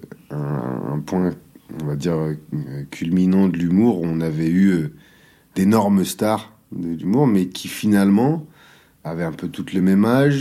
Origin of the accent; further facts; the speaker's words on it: Grenoble, Auvergne-Rhône-Alpes, France; Moi, je suis de Grenoble, donc je suis un provincial, comme ils disent.